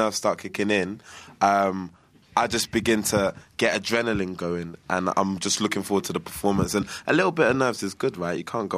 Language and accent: English; England, United Kingdom; I did say to one person I was from England